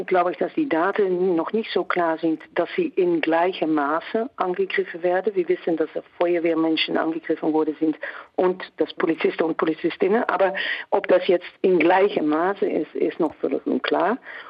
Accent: Netherlands; wir sind Niederländer, bei uns ist es ganz anders. Meine Kinder werden nicht als Ausländer erkannt.

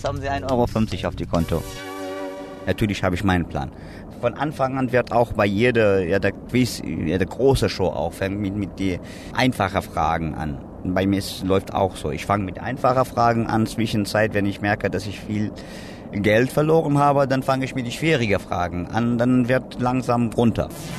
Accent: Iraq; German is a second language; now in Germany; Ich bin ursprünglich Kurde aus dem Irak. Ich bin seit 98 hier in Deutschland. Ich habe 2 Kinder. Ich habe in meiner Heimat Sport studiert.

